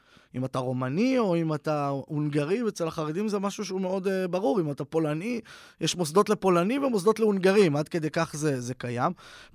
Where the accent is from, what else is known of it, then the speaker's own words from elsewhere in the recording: Beit Shemesh, Jerusalem District, Israel; ברמת בית שמש, השכונה שבה גדלתי